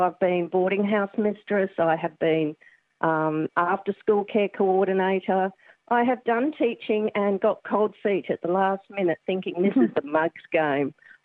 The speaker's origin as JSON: {"language": "English", "town": "Melbourne", "region": "Victoria", "country": "Australia", "said": "I'm from Victoria, Melbourne, and when I came to Queensland, I saw the huge gap."}